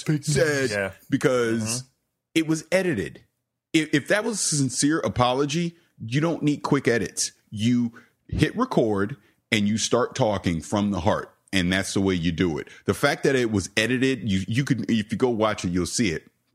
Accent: St. Petersburg, Florida, United States; I'm a grumpy, angry old man from St. Petersburg, Florida. So I'm from the South.

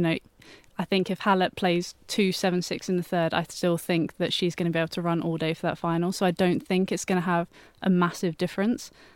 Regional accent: United Kingdom; As a Brit

